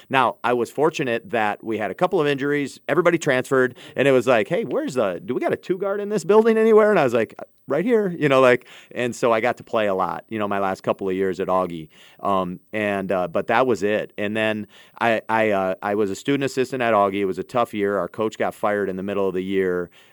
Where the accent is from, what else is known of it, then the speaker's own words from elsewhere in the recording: Miller, South Dakota, United States; also born or lived in Dell Rapids; I moved to Miller from Miller, South Dakota, to Del Rapids, South Dakota in the mid '90s, and I went to Del Rapids.